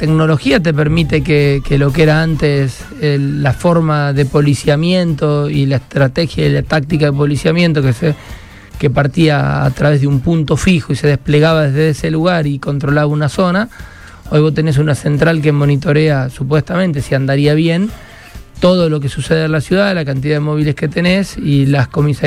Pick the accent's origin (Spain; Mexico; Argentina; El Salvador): Argentina; Hugues, Santa Fe; moved away as an adult; De un pueblo del sur de la provincia de Santa Fe. Me vine a estudiar a los 19 años.